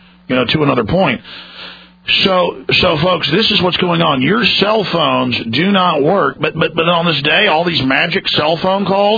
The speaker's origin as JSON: {"language": "English", "town": "Dallas", "region": "Texas", "country": "United States", "tie": "born or raised there", "said": "I grew up in Dallas where things were really rough, and I've had knives, guns pulled on me"}